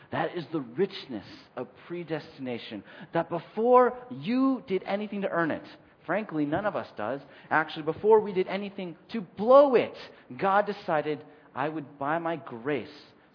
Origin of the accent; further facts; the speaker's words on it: California, United States; I only met one kid who was adopted when I was growing up in California.